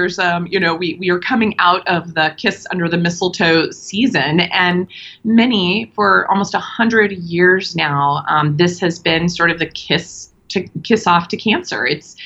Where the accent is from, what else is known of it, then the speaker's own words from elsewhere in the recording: Kansas, United States; I grew up in Kansas, and nobody knew anybody with cancer then.